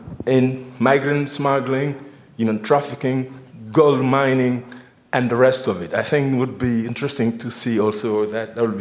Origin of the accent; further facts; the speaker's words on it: Senegal; from Timbuktu Institute in Senegal.